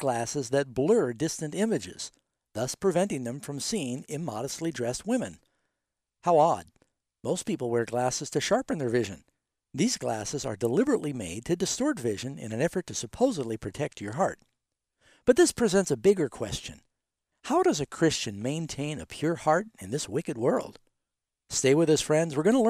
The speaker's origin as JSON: {"language": "English", "town": "New York City", "region": "New York", "country": "United States", "tie": "born or raised there", "said": "I grew up in New York City, and we had a very strong ultra-Orthodox Jewish community there in Brooklyn"}